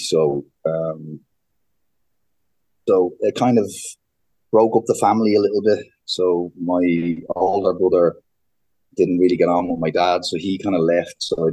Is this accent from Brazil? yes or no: no; Dublin, Leinster, Ireland; I was raised Catholic in Dublin in Ireland. Born in 1983, the youngest of five.